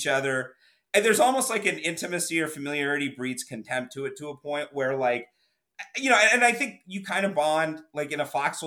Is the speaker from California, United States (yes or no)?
yes; Sacramento, California, United States; I grew up, I was born and raised in Sacramento. I went to the games with my dad.